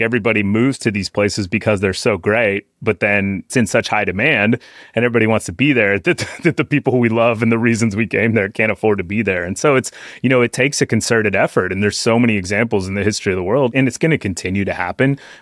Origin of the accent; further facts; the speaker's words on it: Austin, Texas, United States; because I grew up in Austin and have always been kind of working in the music scene